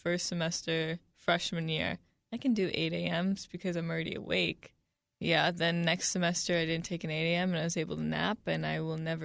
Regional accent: New York, United States; I think it's because I grew up in New York and everyone's naturally loud

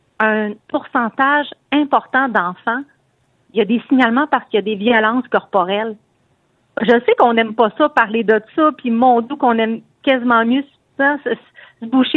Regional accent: Quebec, Canada; en tant que maman, en tant que Québécoise

